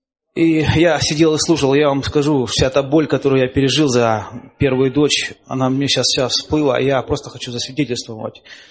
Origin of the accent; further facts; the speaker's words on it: Dnipro, Dnipropetrovsk Oblast, Ukraine; Я из Днепропетровска.